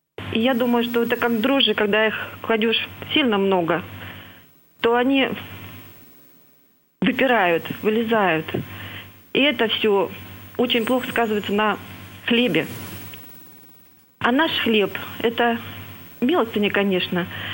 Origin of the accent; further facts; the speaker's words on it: Omsk, Omsk Oblast, Russia; Я из Омска.